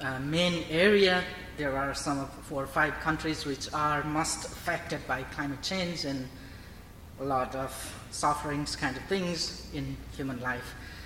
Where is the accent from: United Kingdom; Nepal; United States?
Nepal; I'm from Nepal … working with MCC